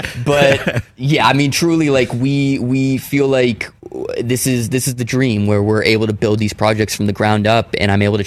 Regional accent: Palo Alto, California, United States; Yeah, right around there. Yes, I grew up in Palo Alto.

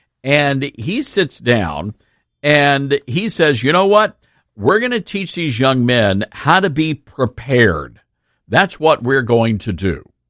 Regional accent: Memphis, Tennessee, United States; I am very excited about what is happening in, of all places, Memphis, Tennessee, which is my hometown.

